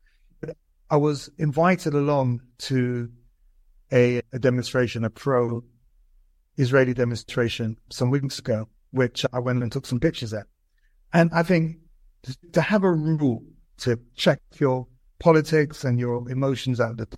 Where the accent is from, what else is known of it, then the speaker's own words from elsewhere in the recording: Brixton, London, United Kingdom; I grew up in Brixton.